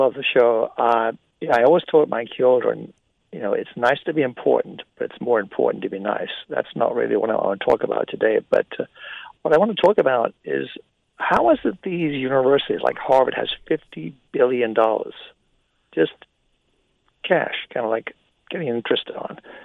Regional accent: Newcastle upon Tyne, North East England, United Kingdom; I'm from Newcastle upon Tyne in England.

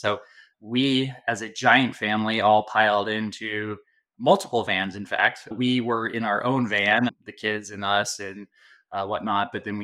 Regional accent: Arizona, United States; So we're from Arizona and it's very hot and dry here.

